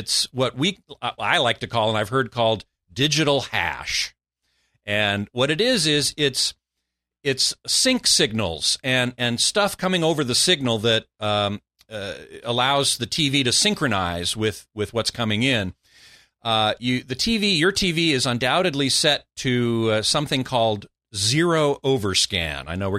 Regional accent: Burbank, California, United States; near my hometown of Burbank.

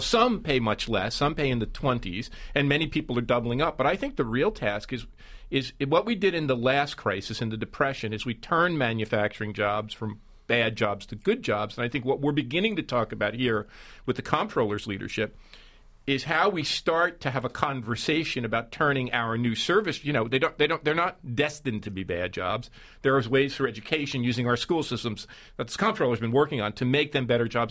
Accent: Newark, New Jersey, United States; In the New York metro, where I grew up in Newark, where my father worked in the factory in the Ironbound.

